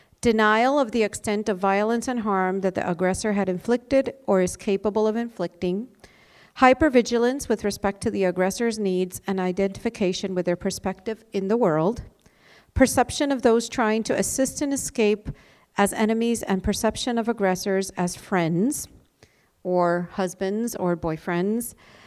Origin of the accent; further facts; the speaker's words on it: Puerto Rico; I'm from Puerto Rico.